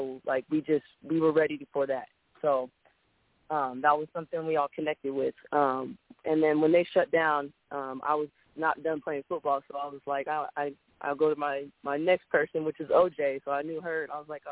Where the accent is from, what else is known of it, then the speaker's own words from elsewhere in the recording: Seattle, Washington, United States; I actually played with the Seattle Majestics first. I'm from Seattle, Washington.